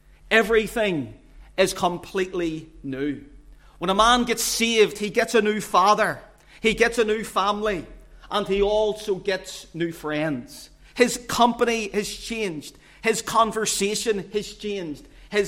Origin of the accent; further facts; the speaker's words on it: Belfast, Northern Ireland, United Kingdom; growing up in South Belfast